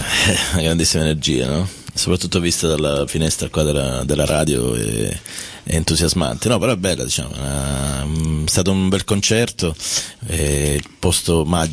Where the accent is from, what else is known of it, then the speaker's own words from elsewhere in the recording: Calabria, Italy; questo mi dà la possibilità di far parlare della Calabria, della mia terra